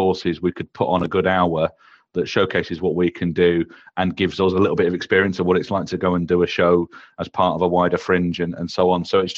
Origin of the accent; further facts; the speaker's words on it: Dewsbury, Yorkshire and the Humber, United Kingdom; No, I'm from Dewsbury in West Yorkshire